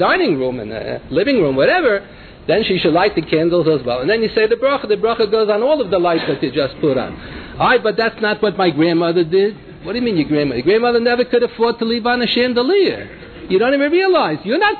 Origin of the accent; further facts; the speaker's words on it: Bronx, New York, United States; And when I was growing up in the Bronx, in my time, the Orthodox Jews were so poor.